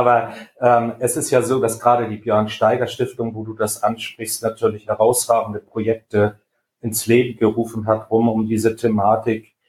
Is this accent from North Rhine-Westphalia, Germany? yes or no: no; Schleswig-Holstein, Germany; den Kreis Pinneberg, in dem ich lebe, im Süden Schleswig-Holstein